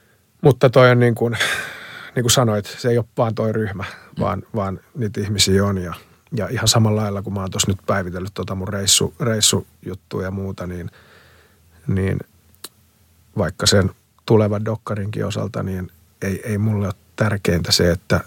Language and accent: Finnish; Colombia; Finnish is a second language; mä oon niinku